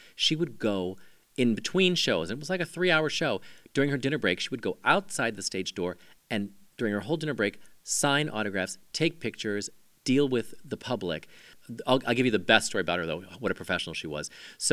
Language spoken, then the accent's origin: English; Ireland; And she was Irish, and I'm Irish, so we understood this kind of fighting.